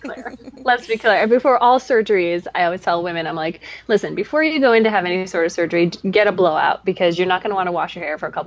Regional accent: Chicago, Illinois, United States; also born or lived in Colorado; now in New York City, United States; I grew up mostly in Chicago and Colorado, but I have East Coast roots and I've lived in New York City for I think 15 years now

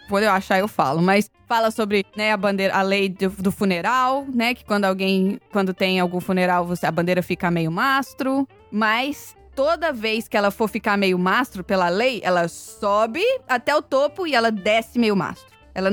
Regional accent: Brazil; todos os meus calls, pra todo mundo ver que eu sou brasileira

